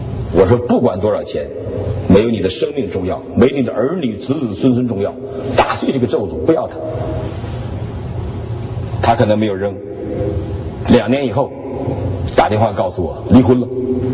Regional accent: Northeast China, China; 有的，有的，我们东北人都知道的。

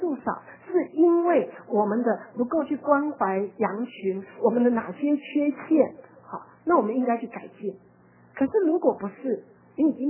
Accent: Taiwan; now in Los Angeles, United States; 我从台湾出来的时候

